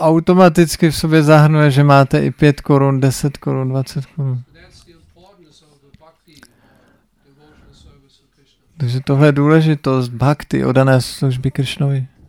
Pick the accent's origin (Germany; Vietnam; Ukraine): Germany; Já jsem původně z Německa.